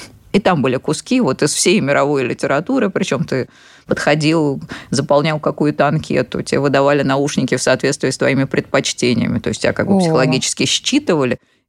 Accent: Tashkent, Uzbekistan; Я сама из Ташкента, поэтому он, конечно, большой был город, там и театр оперы, и балета, и много.

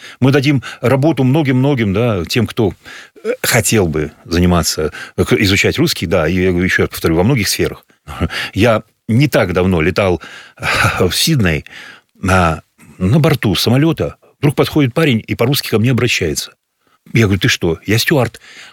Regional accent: Russia; я сам россиянин, поэтому говорю ваши.

